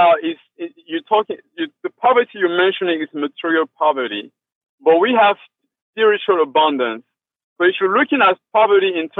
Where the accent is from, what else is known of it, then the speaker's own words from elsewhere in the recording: Cameroon; now in United States; I grew up in West Africa, in the country of Cameroon, to be specific. And I guess until I came to the United States